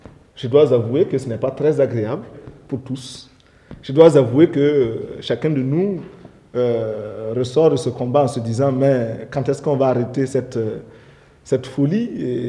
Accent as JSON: {"language": "French", "country": "Burkina Faso"}